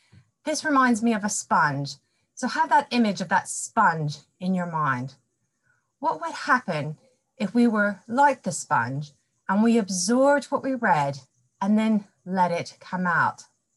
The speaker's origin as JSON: {"language": "English", "country": "United States", "accent": "mesh", "lives_now": "England, United Kingdom", "said": "I'm originally from America, but I've been in England now for over 20 years, so I do have a real mesh of an accent. It usually changes when I get excited."}